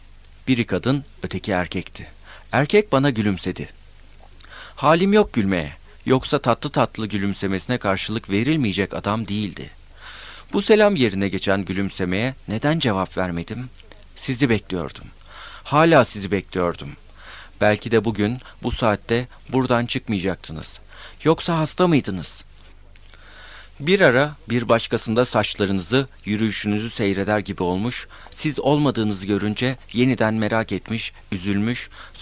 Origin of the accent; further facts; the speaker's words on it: Lüleburgaz, Kırklareli, Turkey; Biz Lüleburgazlıyız. Ben geldim birkaç defa İstanbul'a. Bu gelmemişti.